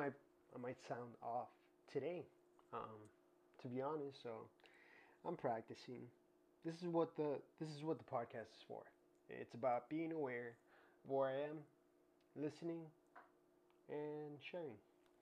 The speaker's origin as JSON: {"language": "English", "town": "Miami", "region": "Florida", "country": "United States", "tie": "born there", "also_born_or_lived": "Venezuela / Colombia", "said": "My parents are Colombian. I lived in Venezuela when I was young, all the way from a baby till I was 6. But I was born in Miami in Jackson Memorial Hospital."}